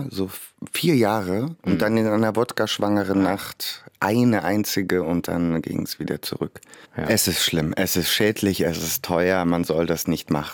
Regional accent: Thuringia, Germany; now in Düsseldorf, Germany; Ich bin ja aus Ostdeutschland sozusagen in Thüringen geboren, aufgewachsen und so und habe in Dresden Theater gespielt, in Berlin studiert

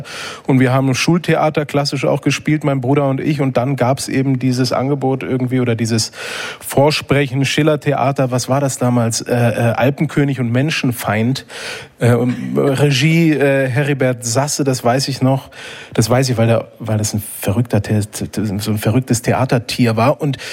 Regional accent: Berlin, Germany; auch in meiner Heimatstadt, also hier in Berlin

